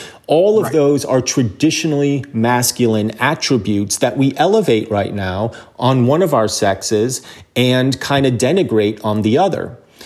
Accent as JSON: {"language": "English", "region": "New Jersey", "country": "United States", "tie": "born or raised there", "said": "better citizens than the people that I grew up with in New Jersey in the 1980s."}